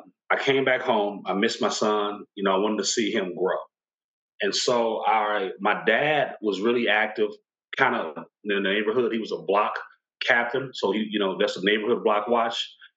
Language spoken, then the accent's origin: English; Milwaukee, Wisconsin, United States; also born or lived in St. Louis; So I'm from Milwaukee. Grew up here. Born in St. Louis, but grew up here. Educated in a mixture of black public schools and white public schools.